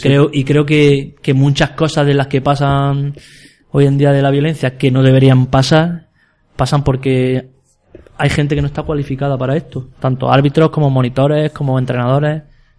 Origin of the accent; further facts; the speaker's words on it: Cazorla, Andalusia, Spain; Yo soy de Cazorla personalmente